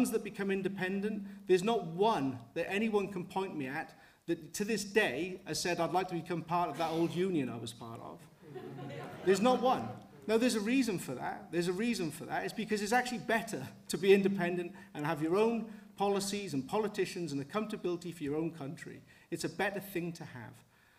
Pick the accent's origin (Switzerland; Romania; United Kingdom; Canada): United Kingdom; Wales; the place I grew up in Gwent, there was a very strong sense, of togetherness and a very strong sense of social responsibility, a very strong sense of public service.